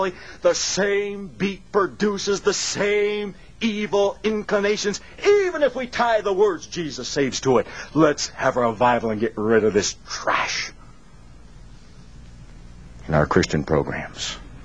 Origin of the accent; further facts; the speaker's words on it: Detroit, Michigan, United States; The Detroit News, my hometown newspaper, and I'm proud of this paper